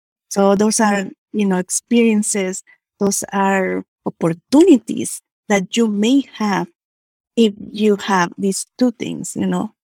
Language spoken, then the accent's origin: English; Guanajuato, Mexico; Yes, I'm originally from Guanajuato. Guanajuato is a state in the middle of the country of Mexico.